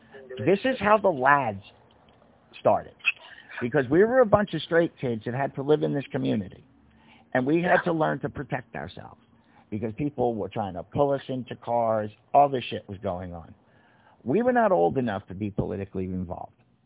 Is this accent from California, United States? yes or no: yes; West Hollywood, California, United States; I grew up in West Hollywood.